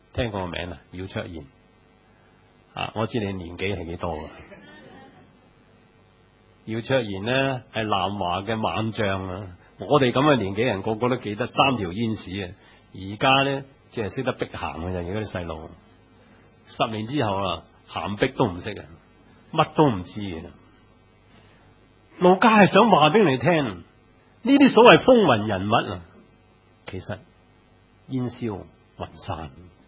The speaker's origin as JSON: {"language": "Cantonese", "country": "Hong Kong", "said": "呢過我哋香港人，香港人就遊街啫"}